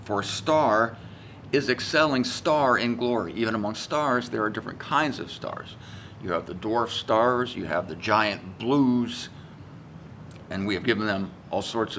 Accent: Ohio, United States; now in Florida, United States; I'm here in the sunshine state so that I can see more of this glorious orb. I'm from Ohio

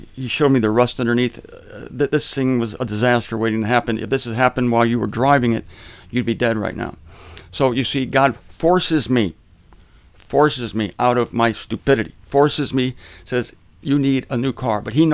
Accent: Canton, Ohio, United States; because I was raised in that in Canton, Ohio for 20 years.

